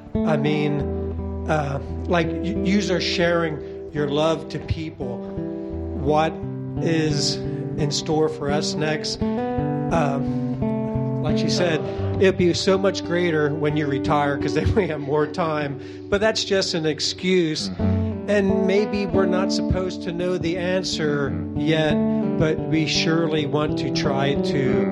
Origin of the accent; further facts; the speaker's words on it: Pennsylvania, United States; We're from Lancaster County.